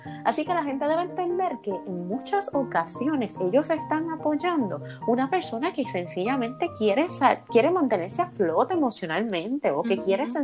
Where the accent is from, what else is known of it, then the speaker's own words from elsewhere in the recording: Puerto Rico; nosotros como puertorriqueños, nosotras como mujeres puertorriqueñas